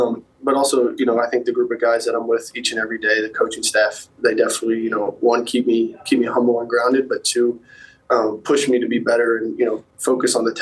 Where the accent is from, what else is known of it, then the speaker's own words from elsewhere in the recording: St. Louis, Missouri, United States; Obviously, I want to see, I'd say, St. Louis do well just for my hometown, but...